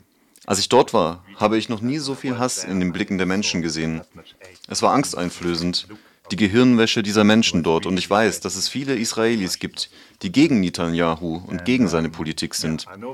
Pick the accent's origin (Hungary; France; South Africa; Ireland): France; German is a second language; Ich bin Franzose